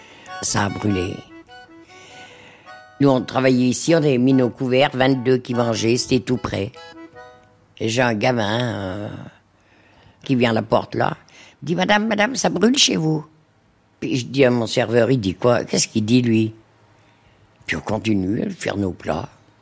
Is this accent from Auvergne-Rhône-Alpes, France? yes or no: yes; Thonon-les-Bains, Auvergne-Rhône-Alpes, France; born there; je suis né à Thonon-les-Bains. Mes parents sont natifs de Châtel. Ils étaient agriculteurs.